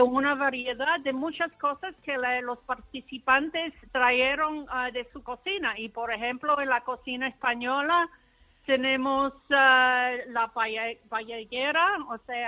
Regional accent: Canada; also born or lived in Montreal; yo soy canadiense, viví en Montreal

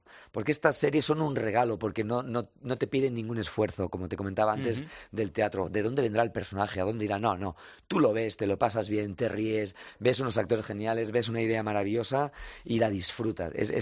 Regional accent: Catalonia, Spain; Y eso que soy catalán

